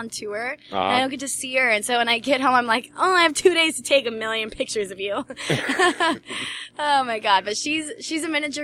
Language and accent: English; Pinetop, Arizona, United States; when I was growing up in Pine Top and living on the ranch for a while.